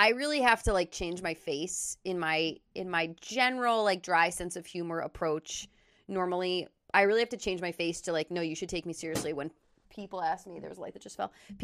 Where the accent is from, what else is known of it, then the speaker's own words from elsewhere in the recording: Minnesota, United States; At least we grew up in Minnesota, that's for sure.